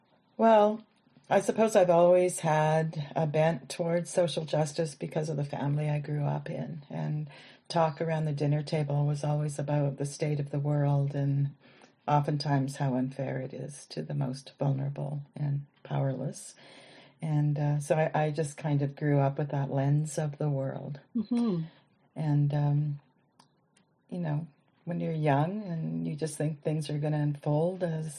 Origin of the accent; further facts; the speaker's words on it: Saskatchewan, Canada; moved away as an adult; now in Kingston, Canada; I grew up in Saskatchewan and I moved here in 1988 to start a PhD in English literature in the Queens.